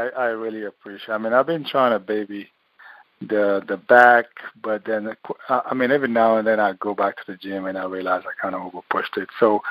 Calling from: Connecticut, United States; Calling from Connecticut today.

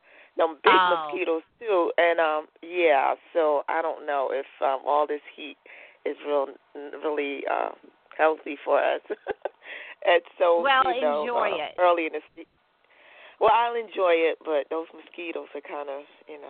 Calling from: Virginia, United States; Virginia.

